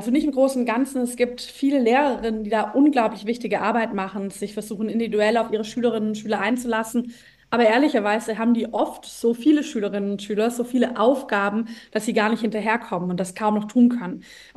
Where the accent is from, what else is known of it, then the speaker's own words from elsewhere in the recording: Nürtingen, Baden-Württemberg, Germany; Ich bin in Nürtingen aufgewachsen. Das ist eine Kleinstadt in der Nähe von Stuttgart. Sehr, sehr schön dort in der Nähe der Schwäbischen Alb.